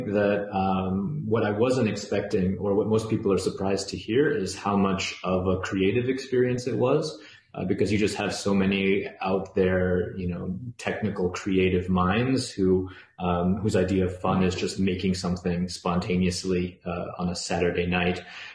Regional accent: Tokyo, Japan; moved away as an adult; also born or lived in Minnesota, United States / Montreal, Canada; now in Europe; I was born in Minnesota, grew up in Tokyo, and then did university the East Coast of the US and circus school in Montreal

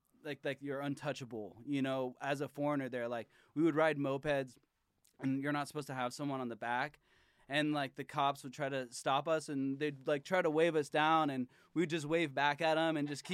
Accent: Florida, United States; Like I was just not like I grew up in Florida.

